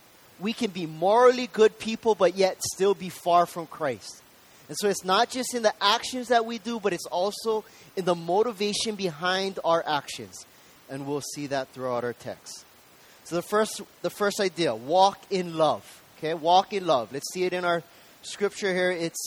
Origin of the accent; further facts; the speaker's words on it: Hawaii, United States; For any of us growing up in Hawaii, most of us understand what this means, to be a part of a family and the significance of being part of this close-knit group of people.